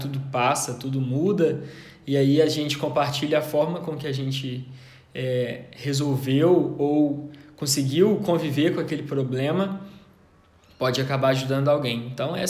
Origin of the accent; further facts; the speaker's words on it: Belo Horizonte, Minas Gerais, Brazil; born there; now in Betim, Brazil; tenho 26 anos, sou nascido em Belo Horizonte, Minas Gerais, moro numa cidade da região metropolitana de BH, Betim